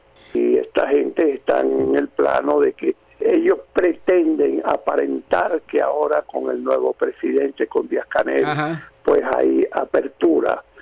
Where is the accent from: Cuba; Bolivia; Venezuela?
Cuba; moved away; muchas personas como nosotros pues nos fuimos de Cuba.